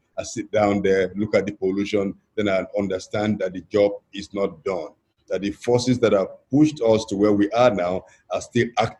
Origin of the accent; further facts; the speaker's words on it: Niger Delta, Nigeria; I'm from Niger Delta, I'm much older than that, so I'm one of the living ancestors.